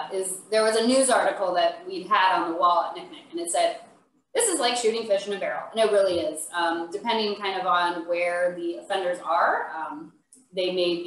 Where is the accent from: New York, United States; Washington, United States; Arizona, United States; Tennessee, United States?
Arizona, United States; Phoenix; So in 2014, my husband and I got married. I'm originally from Phoenix.